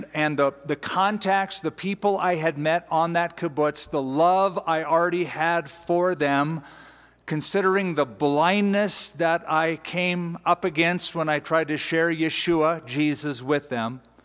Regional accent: United States; I am a German Gentile, born and raised in America.

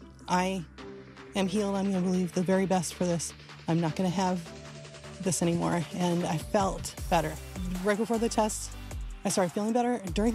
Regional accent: San Antonio, Texas, United States; from San Antonio, Texas.

